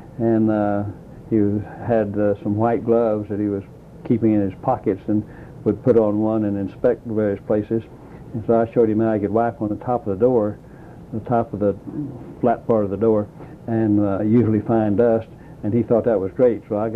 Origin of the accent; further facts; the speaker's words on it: Lubbock, Texas, United States; I went to my hometown, which was by then Lubbock, Texas.